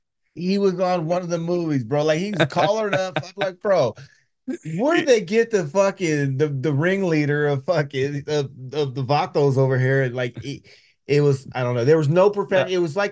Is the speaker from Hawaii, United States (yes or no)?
no; Fresno, California, United States; you got to remember I'm from Fresno